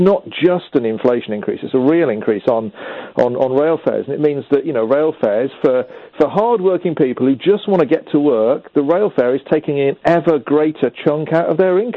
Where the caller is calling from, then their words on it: Bristol, South West England, United Kingdom; in my neck of the woods, I'm calling you from Bristol